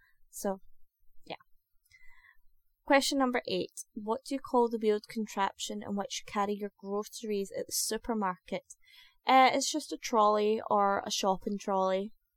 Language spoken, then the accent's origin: English; Scotland, United Kingdom; I am from Scotland. I was raised in the west of Scotland.